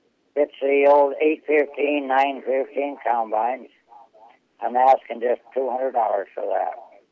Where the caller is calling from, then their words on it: Brookings, South Dakota, United States; I am from Brookings area.